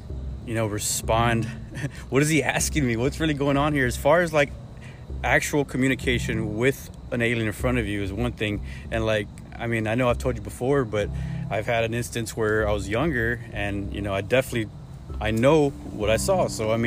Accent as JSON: {"language": "English", "town": "Hondo", "region": "Texas", "country": "United States", "tie": "born or raised there", "said": "Yeah, I grew up in Hondo, man. It's a pretty small town."}